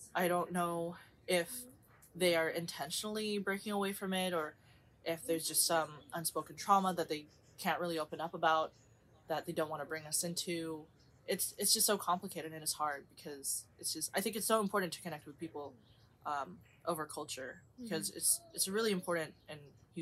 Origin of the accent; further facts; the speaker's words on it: Stockton, California, United States; I grew up in Stockton. I moved here when I was about probably 3 or 4. And Stockton has a very rich, like, Filipino history